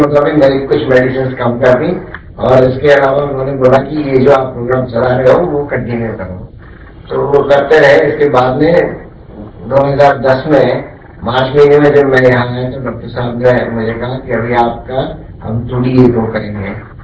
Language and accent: Hindi; Mumbai, Maharashtra, India; मैं मुंबई का रहने वाला हूँ